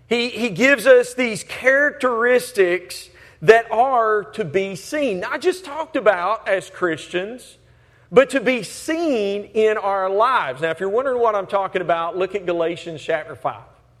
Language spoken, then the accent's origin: English; Alabama, United States; We're from Alabama, or I'm from Alabama, Julie's from Mississippi, and so we eat all kind of animals